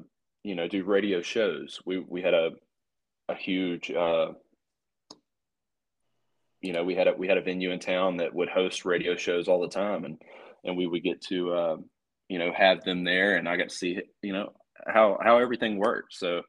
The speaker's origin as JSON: {"language": "English", "region": "Alabama", "country": "United States", "said": "And, dude, I'm from South Alabama."}